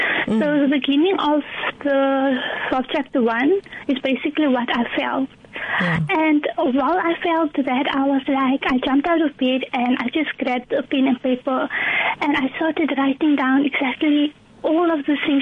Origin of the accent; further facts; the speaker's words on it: Cravenby, Western Cape, South Africa; I'm from Cravenby.